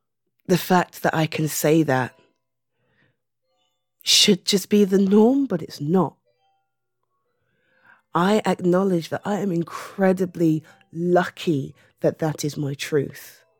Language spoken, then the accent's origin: English; United Kingdom; And I'm British.